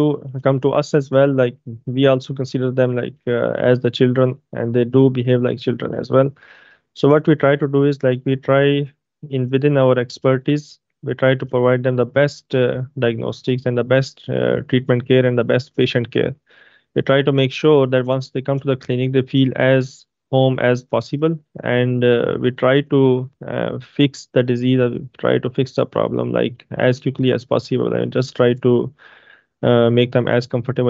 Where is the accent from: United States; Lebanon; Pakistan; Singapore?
Pakistan; I am from Pakistan.